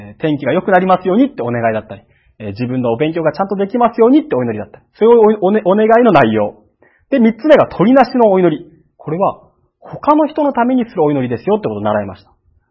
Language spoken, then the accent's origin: Japanese; Kagoshima, Japan; born there; 鹿児島県で生まれたのはいいんです。